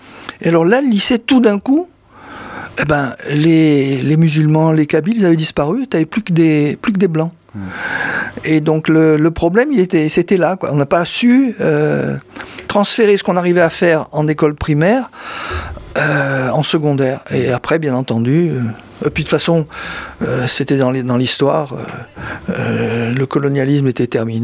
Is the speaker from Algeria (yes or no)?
yes; Algeria; sur mon enfance en Algérie.